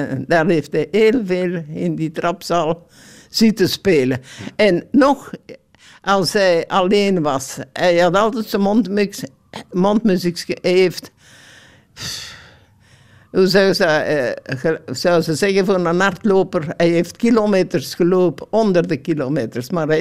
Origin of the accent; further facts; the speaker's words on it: Belgium; We zijn toch Belgen, hè?